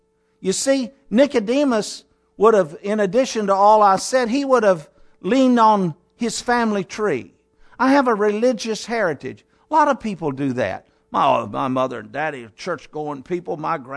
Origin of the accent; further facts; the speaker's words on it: Cincinnati, Ohio, United States; born there; My father and mother, I was born in Cincinnati.